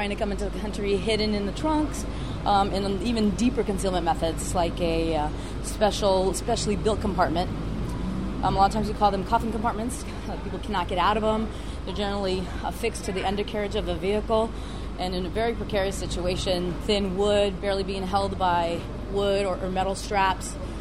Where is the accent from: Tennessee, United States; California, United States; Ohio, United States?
California, United States; San Diego; I am from San Diego, lived here all my life.